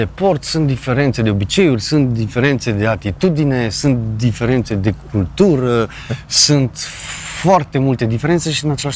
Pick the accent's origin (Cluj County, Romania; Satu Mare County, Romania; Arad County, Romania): Satu Mare County, Romania; Dar eu sunt din Oaș, m-ai adus în Baia Mare, n-am nicio treabă.